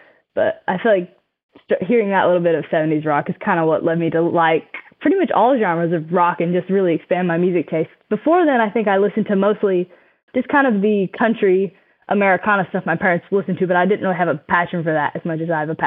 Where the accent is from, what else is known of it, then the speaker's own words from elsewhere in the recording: Effingham, Illinois, United States; Yes, I've lived around here my entire life, you know, always been around Central Illinois.